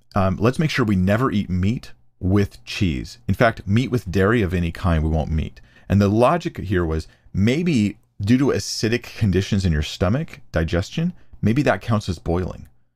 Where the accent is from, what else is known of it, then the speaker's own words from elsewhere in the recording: United States; because I'm American and I want some cheese on that thing